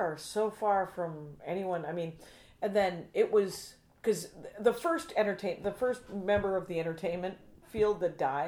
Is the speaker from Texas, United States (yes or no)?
no; Wisconsin, United States; I'm from Wisconsin